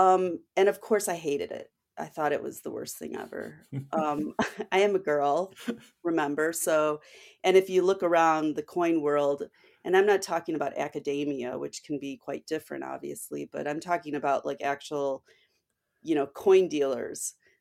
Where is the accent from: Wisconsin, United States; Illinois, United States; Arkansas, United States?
Illinois, United States; Joliet; I mean, we come from Joliet, Illinois, which is not, a very sophisticated big city or anything like that.